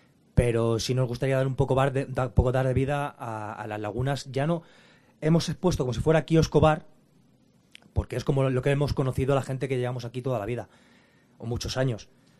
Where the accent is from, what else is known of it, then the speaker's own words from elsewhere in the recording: Velilla, Spain; Toda la gente que conocemos Velilla, que somos de Velilla y que estamos conviviendo con esa zona desde muchos años